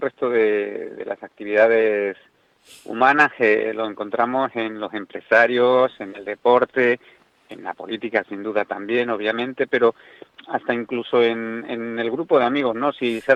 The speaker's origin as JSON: {"language": "Spanish", "country": "Spain", "said": "Somos españoles y eso lo llevamos en los genes."}